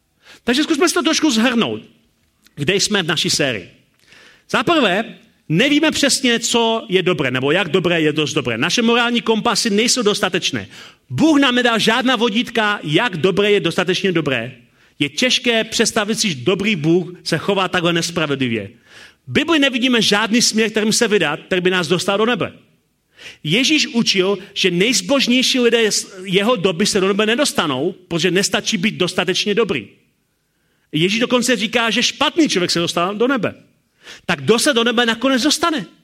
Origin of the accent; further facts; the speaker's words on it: Hradec Králové, Hradec Králové Region, Czechia; tak jsem mu říkal, že jsem z Hradce Králové